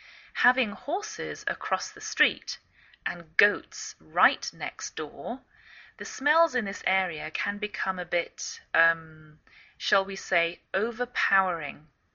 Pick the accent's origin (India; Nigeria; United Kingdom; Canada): United Kingdom; England; now in United States